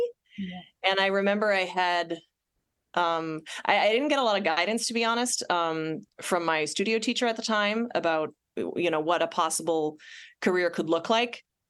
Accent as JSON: {"language": "English", "region": "Wisconsin", "country": "United States", "said": "I'm from the Midwest, Wisconsin originally, and there's a deep choral tradition here."}